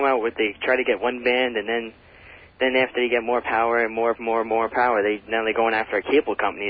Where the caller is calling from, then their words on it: Medford, New York, United States; I'm from Medford.